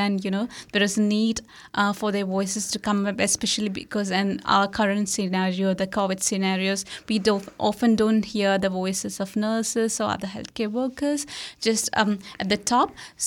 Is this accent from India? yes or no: yes; India; moved away as an adult; now in Palmerston North, New Zealand; So I'm from India. I came to Palmerston North in 2019.